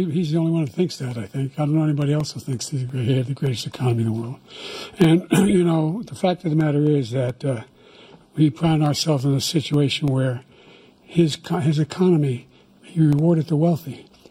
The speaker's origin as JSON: {"language": "English", "town": "Scranton", "region": "Pennsylvania", "country": "United States", "said": "I come from Scranton, Pennsylvania."}